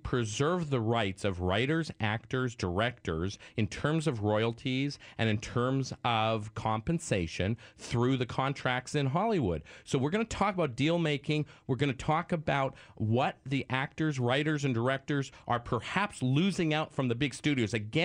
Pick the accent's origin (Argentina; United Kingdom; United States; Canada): Canada; by the way, I'm Canadian